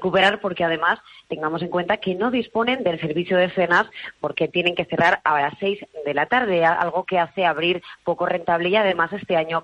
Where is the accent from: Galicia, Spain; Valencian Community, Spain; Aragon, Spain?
Valencian Community, Spain; Valencia; como valenciana me ponga un poco intensa, porque para la ciudad de Valencia